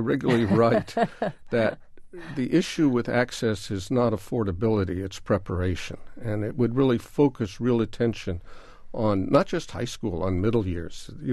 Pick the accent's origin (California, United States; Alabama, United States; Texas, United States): California, United States; Well, you don't know this. I'm actually a Californian.